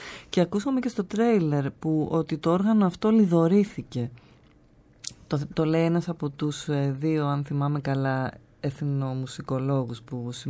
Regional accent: Kea, South Aegean, Greece; ξεκίνησε από το νησί μου, από την Τζιά, από την Κέα, εδώ κοντά στην Αθήνα.

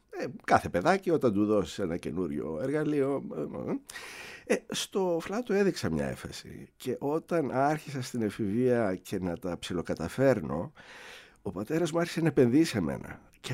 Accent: Cyprus; now in Greece; Εγώ μεγάλωσα στην Μουσική Ακαδημία του πατέρα μου στην Κύπρο

